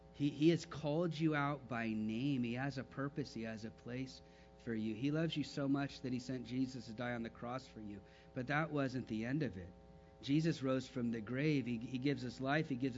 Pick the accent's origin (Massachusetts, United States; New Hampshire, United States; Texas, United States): Texas, United States; Now, since I'm a Texan, trip out on that.